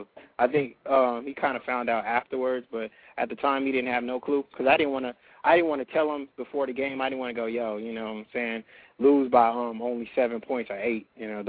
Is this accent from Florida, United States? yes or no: no; Compton, California, United States; Yeah. Cali, Compton, California. Holla.